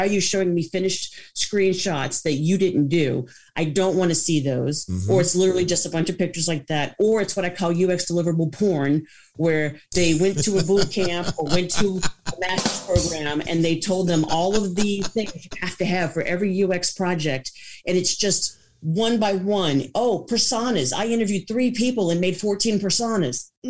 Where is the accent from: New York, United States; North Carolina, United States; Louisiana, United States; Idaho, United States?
Louisiana, United States; New Orleans; also born or lived in Jackson; now in Houston, United States; I'm from New Orleans and then I lived in Jackson and now I'm in Houston.